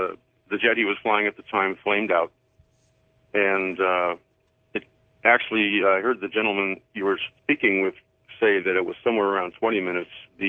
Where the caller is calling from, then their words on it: Mojave Valley, Arizona, United States; I'm calling you from Mojave Valley, Arizona.